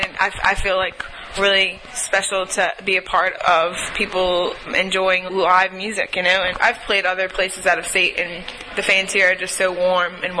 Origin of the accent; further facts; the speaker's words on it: Chalmette, Louisiana, United States; also born or lived in New Orleans; Yeah, actually, I was born in New Orleans, but raised in Chalmette, Louisiana, uh-huh. Which is, you know, probably 15, 20 minutes from actual New Orleans.